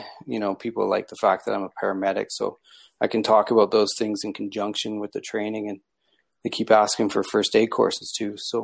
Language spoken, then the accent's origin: English; Calgary, Alberta, Canada; now in Canmore, Canada; So I live in Camore. I grew up in Calgary, and I've been, you know, working on the rivers around here for as long as I could work.